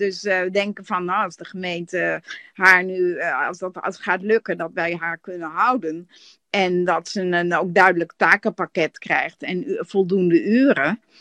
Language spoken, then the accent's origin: Dutch; Groningen, Netherlands; Daar wil je als Groninger toch aan meedoen.